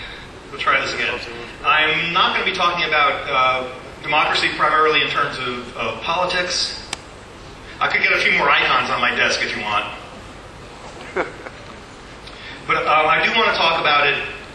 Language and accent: English; United States; I'm from America, so I don't have definitive judgment on it